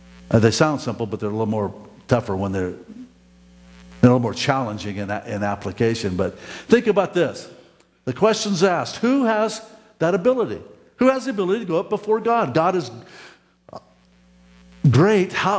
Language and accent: English; Reno, Nevada, United States; In fact, Gary and Carolyn are going to my hometown here shortly. Not for what it's famous for, but to just go see what's cool about Reno.